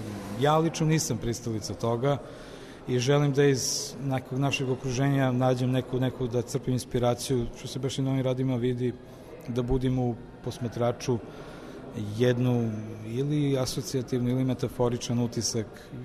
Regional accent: Serbia; i kod nas u Srbiji postoji mogućnost studija fotografije i na državnim školama i na privatnim školama

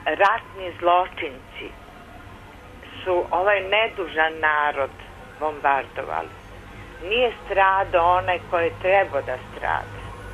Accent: Šumadija, Serbia; Ja sam Šumadinka.

